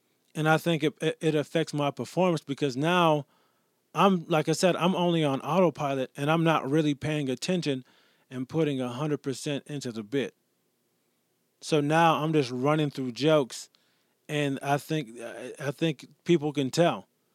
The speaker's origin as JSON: {"language": "English", "town": "Rochester", "region": "New York", "country": "United States", "tie": "born or raised there", "said": "I am in Rochester, New York, my hometown."}